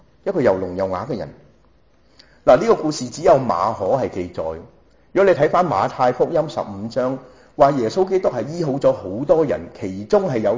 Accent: China; 不理你是不是犹太人定是希利尼人定是甚至我们中国人

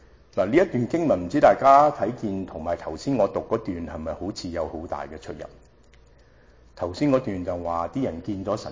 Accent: Shanghai, China; Cantonese is a second language; 就好似我哋上海人有一句话，我系上海人

